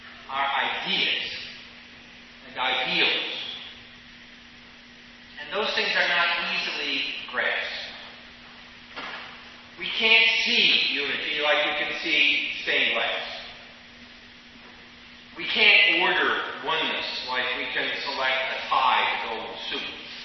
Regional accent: Midwest, United States; now in Grand Rapids, United States; I'm from the Midwest, and in many, many churches, there is a communion table with a very specific style.

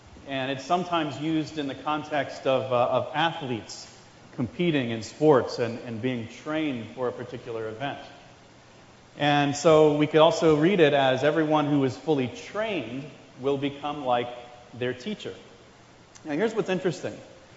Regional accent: Virginia Beach, Virginia, United States; he is a film producer in the same town where I grew up in Virginia Beach.

